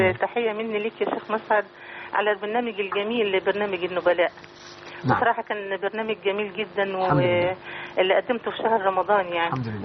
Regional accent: Egypt; بلدنا مصر الحبيبة

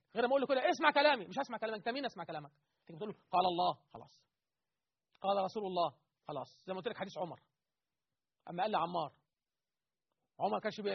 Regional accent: Egypt; بلدنا مصر

